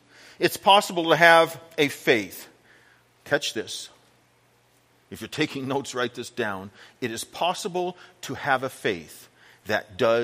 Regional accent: San Bernardino, California, United States; Now, I'm from San Bernardino.

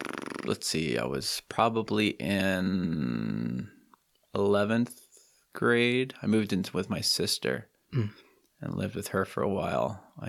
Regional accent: Bushnell, Florida, United States; Well, I was born in Tampa, raised about an hour north of Tampa in Bushnell, Florida, a little tiny town.

